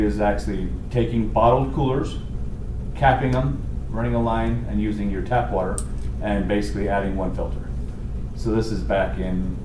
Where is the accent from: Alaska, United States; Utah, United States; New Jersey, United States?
Utah, United States; Tooele; I ran out to Quality Dodge out in Tooele, my hometown, and I promised them I'd be the number one sales guy in the first 30 days